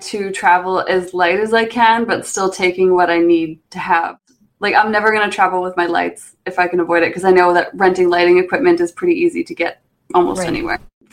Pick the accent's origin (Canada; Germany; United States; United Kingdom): Canada; Alberta; We're from Alberta, right, you and I? And so born and raised in Alberta